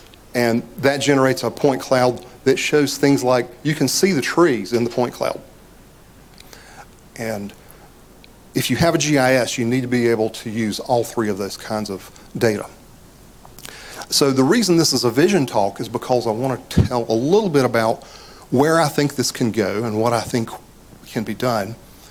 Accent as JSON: {"language": "English", "region": "the South", "country": "United States", "said": "sorry for the way I say pause, but I'm from the South."}